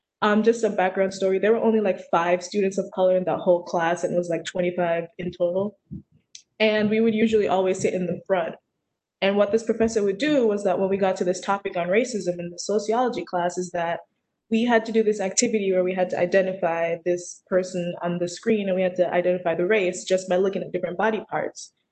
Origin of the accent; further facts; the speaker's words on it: Jamaica; my form of cooking, of course, is different because I'm from Jamaica, so I cook a lot of cultural dishes.